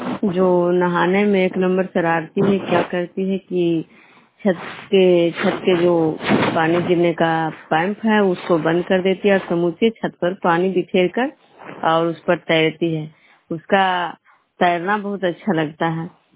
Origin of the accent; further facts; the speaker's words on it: Bishnupur, Bihar, India; मैं विष्णुपुर ग्राम खदरा पंचायत नालंदा जिला नगरनौसा प्रखंड के निवासी हूँ।